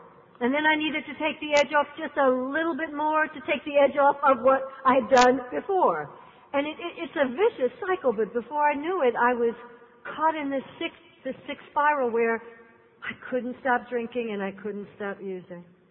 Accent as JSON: {"language": "English", "town": "New York City", "region": "New York", "country": "United States", "tie": "born or raised there", "said": "I grew up in the 60s. I'm a product of the 60s growing up in New York City where it was all about better living through chemistry."}